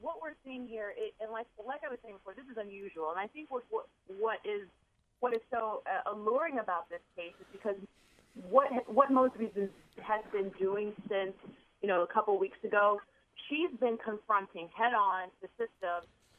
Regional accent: Cleveland, Ohio, United States; I'm from Cleveland, Ohio, very similar kind of city like Baltimore.

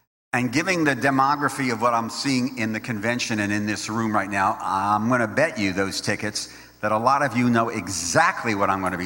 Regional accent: Philadelphia, Pennsylvania, United States; because my career with the union started in Philly, where I'm from. I'm a Philadelphian.

